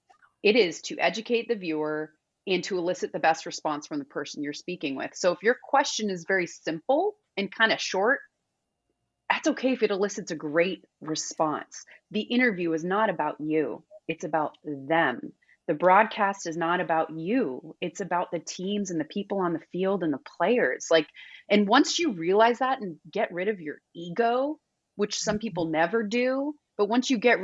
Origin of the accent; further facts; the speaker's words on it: California, United States; He's from the South. I'm from California.